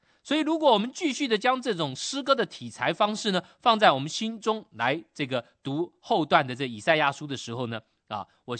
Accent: China; 这好有点像我们中国人这个做对联呐

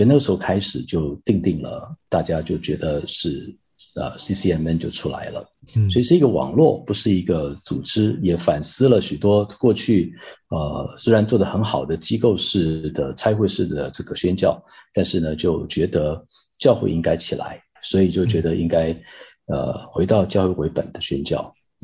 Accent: Taipei, Taiwan; 我是台北人，读华神之前我在台中当兵

